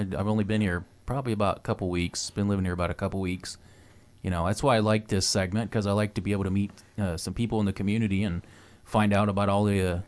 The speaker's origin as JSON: {"language": "English", "region": "Indiana", "country": "United States", "said": "Yeah, I'm from Indiana, so I guess Mother Nature's kind of decided to take it easy on me"}